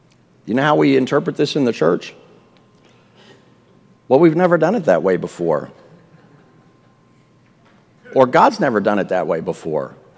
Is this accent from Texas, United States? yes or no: yes; Texas, United States; I'm from Texas, man.